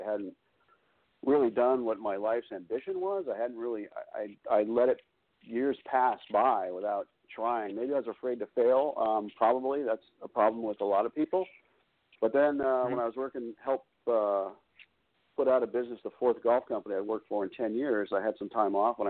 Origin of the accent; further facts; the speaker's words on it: San Diego, California, United States; I'm from San Diego, and my first book takes place in La Jolla.